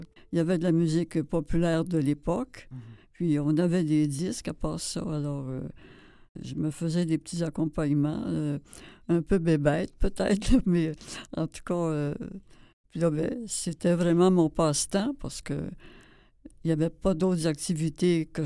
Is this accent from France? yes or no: no; Laval-des-Rapides, Quebec, Canada; born there; déjà mes 86 ans, je viens de les passer. Je suis née à Laval des Rapides en 1929. Aujourd'hui, ville de Laval, c'est grand, mais à cette époque, c'était un petit village.